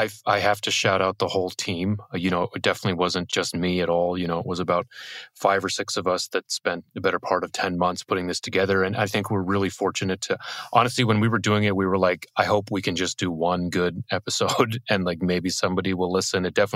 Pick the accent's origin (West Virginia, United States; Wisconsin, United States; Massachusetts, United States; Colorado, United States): Massachusetts, United States; Boston; I grew up here in Boston, in the Boston area, I guess.